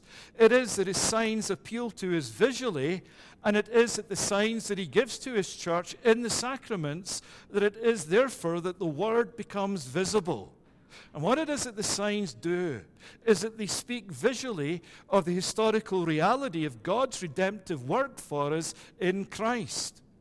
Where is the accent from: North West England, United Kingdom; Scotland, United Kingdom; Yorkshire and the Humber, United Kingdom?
Scotland, United Kingdom; born there; I'm from Europe. By birth, I'm Scottish, but also a European. And it is that I've learned over 20 years that in my mindset, I'm not North American, I'm European.